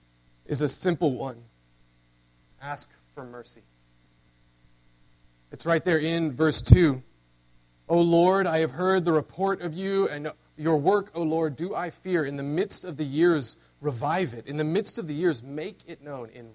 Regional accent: North Carolina, United States; I'm from North Carolina. We have things we call mountains back in North Carolina.

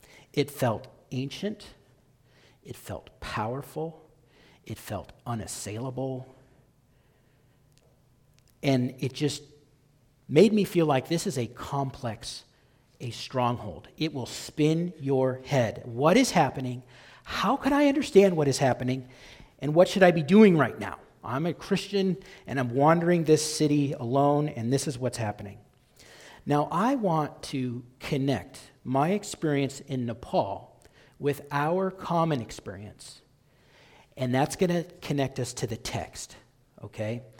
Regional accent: Kent, Washington, United States; I'm from Kent, Washington, like a suburb of Seattle.

